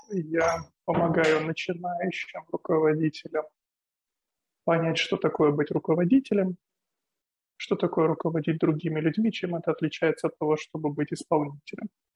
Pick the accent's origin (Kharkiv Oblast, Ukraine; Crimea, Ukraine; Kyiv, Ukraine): Kyiv, Ukraine; also born or lived in Donetsk; Я сам из Киева. Родился в Киеве, вырос в Киеве. Практически всю свою жизнь я прожил в Киеве, за исключением там, полутора лет, которые я прожил в Донецке.